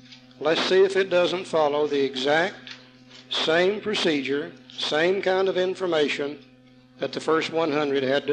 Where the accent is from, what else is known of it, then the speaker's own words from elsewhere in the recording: Southern United States, United States; Besides that, we come from the Bible Belt anyhow